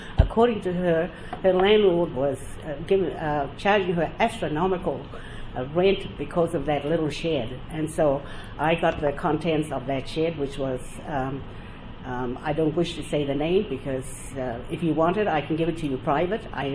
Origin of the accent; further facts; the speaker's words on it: New Zealand; also born or lived in Boston, United States / New York, United States; I had a beautiful Boston accent for 5 years. I stayed in New York, went home to New Zealand, and now I have my accent back.